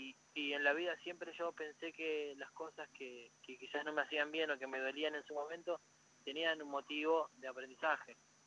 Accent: Florencio Varela, Buenos Aires Province, Argentina; el domingo 17 allá en Florencio Varela, que va a ser un evento muy fuerte para mí, en mi ciudad natal.

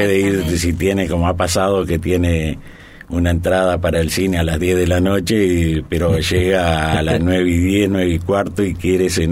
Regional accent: Argentina; como argentinos que somos

